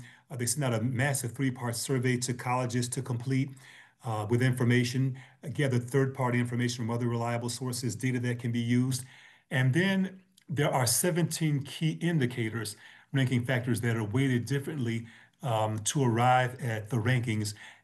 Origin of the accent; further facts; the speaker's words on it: Kentucky, United States; also born or lived in Cincinnati, Ohio; I was born in Cincinnati and grew up in Kentucky.